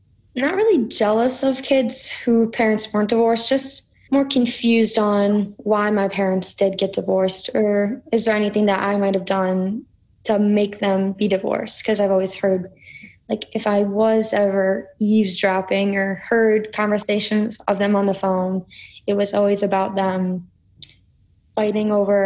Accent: Cleveland, Ohio, United States; I'm 15 years old, and I'm from Cleveland, Ohio.

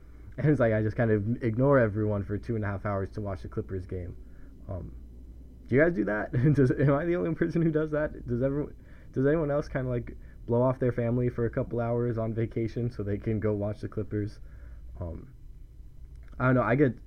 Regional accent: Santa Clarita, California, United States; now in New York, United States; because I'm from the Los Angeles area, I'm from Santa Clarita, but I now live in New York, so I don't go home to my parents for Thanksgiving.

